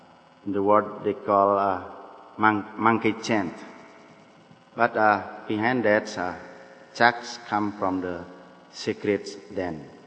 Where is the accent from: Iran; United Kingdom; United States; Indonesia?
Indonesia; Bali; English is a second language; My English is very poor. And I just want to tell you, I come from Bali.